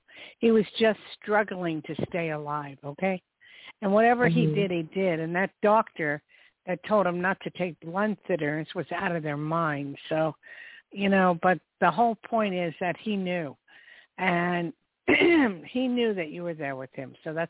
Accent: United States; I grew up in New Jersey, New York.

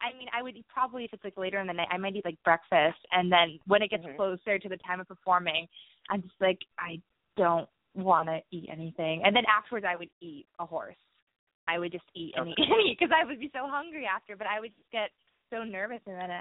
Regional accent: Westport, Connecticut, United States; So I used to be part of a choir back close to my hometown in Westport, Connecticut.

